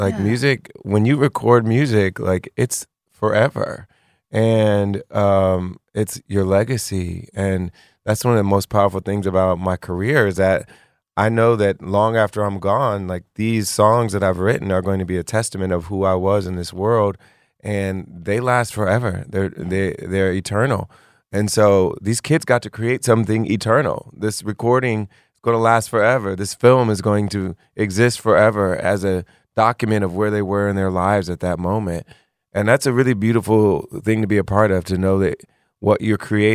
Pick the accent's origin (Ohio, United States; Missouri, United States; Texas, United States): Ohio, United States; Springfield; moved away as an adult; now in Philadelphia, United States; I grew up in Springfield, Ohio. I came to Philadelphia to go to college, but I grew up in Springfield, Ohio